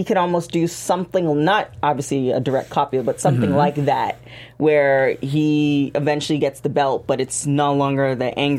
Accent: Canada; That just really tickled me just because he's Canadian and, you know, I'm Canadian.

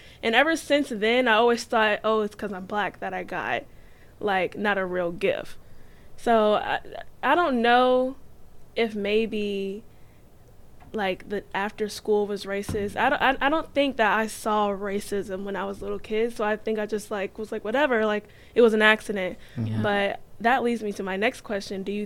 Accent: Virginia, United States; now in North Carolina, United States; I'm from Virginia and I moved to North Carolina. And, you know, I've always known the South.

